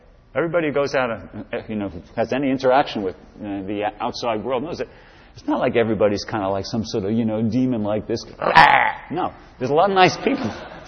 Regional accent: New York City, New York, United States; I'm born and raised in New York City, the East Coast, okay?

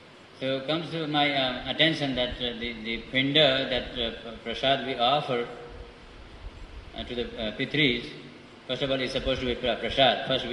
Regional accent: Nepal; just a week before I was in my hometown in Nepal

